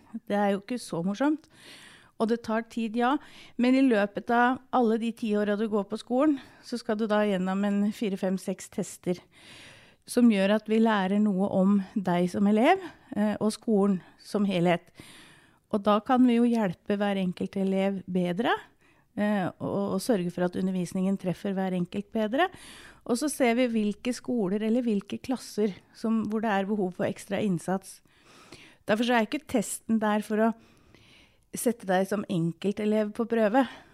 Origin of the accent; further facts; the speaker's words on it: Innlandet, Norway; Altså jeg er født og oppvokst på Hadeland, jeg har gått helt vanlig skole